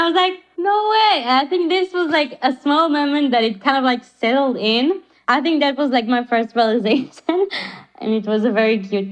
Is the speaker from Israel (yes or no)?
yes; Israel; the fact that I am from Israel